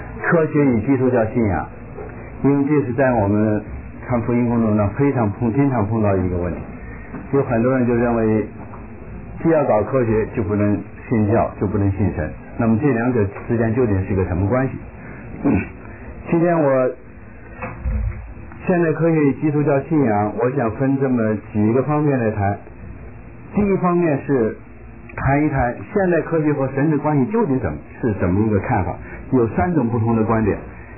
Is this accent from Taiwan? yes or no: no; China; 因为我是从大陆来的